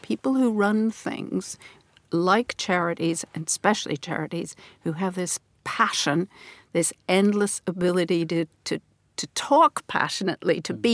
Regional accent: Canada; Growing up in Canada, I was listening and watching sitcoms from the States mostly

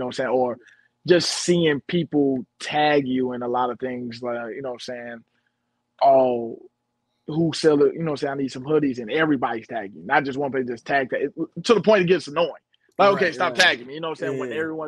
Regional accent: Chicago, Illinois, United States; because we're from Southside Chicago.

